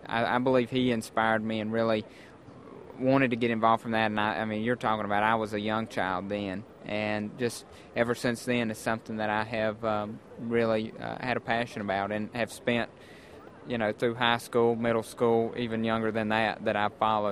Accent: Albemarle, North Carolina, United States; I am from Stanley County, Albemarle, North Carolina, about 45 minutes east of Charlotte.

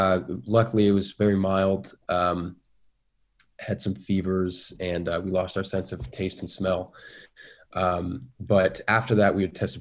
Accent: Seattle, Washington, United States; I grew up in Seattle, and there was a program there called Broadway Bound

